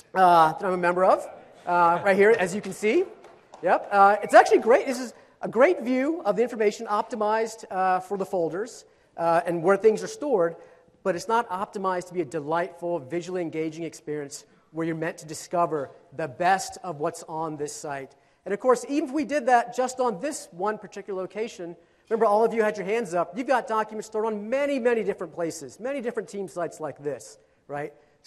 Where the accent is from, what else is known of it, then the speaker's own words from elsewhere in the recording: Norway; I'm actually from Norway